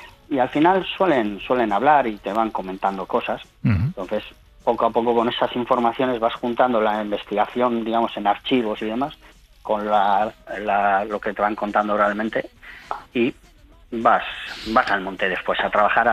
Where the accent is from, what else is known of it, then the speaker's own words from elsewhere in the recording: Amorebieta, Basque Country, Spain; precisamente en mi pueblo, en Amorebieta.